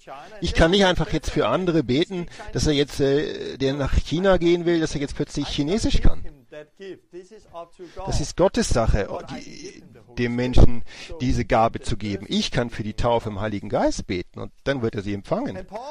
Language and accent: German; Denmark; first language Danish; German is a second language; Ich bin eigentlich ja Däne und spreche Dänisch, aber ich spreche eine Sprache. Und das Dänische ist meine Muttersprache. Das habe ich gelernt als Baby, als Kind.